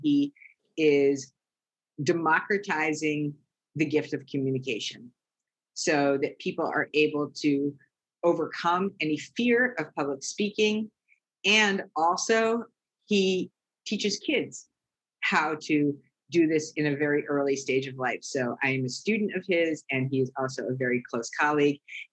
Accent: East Coast, United States; And I grew up on the East Coast, and we had a little chain restaurant group

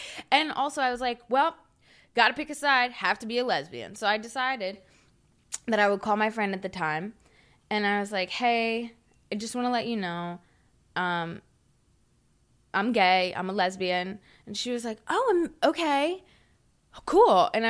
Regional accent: Huntersville, North Carolina, United States; Where I grew up in Huntersville is, like, super, like, ass backwards and, like, very conservative. At least it was when I was a kid.

